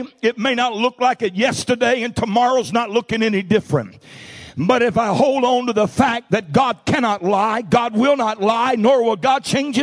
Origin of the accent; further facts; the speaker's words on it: Missouri, United States; now in Springfield, United States; Now, I'm from the Boot Hill originally, and we got rich and wealthy and moved to Springfield.